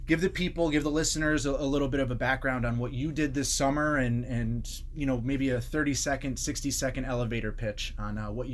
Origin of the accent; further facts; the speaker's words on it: East Coast, United States; I'm from the East Coast, went to school on the East Coast